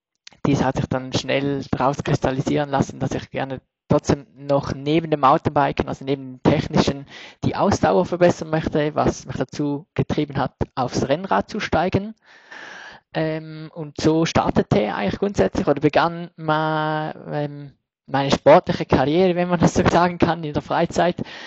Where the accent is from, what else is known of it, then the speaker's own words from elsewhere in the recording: Switzerland; Ich komme aus der Schweiz